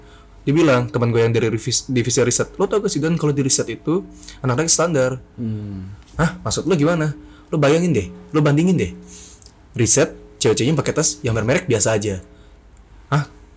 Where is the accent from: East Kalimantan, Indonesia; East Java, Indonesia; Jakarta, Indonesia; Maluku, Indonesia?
Jakarta, Indonesia; Tapi bener loh, sampai kayak gue kan Betawi nih.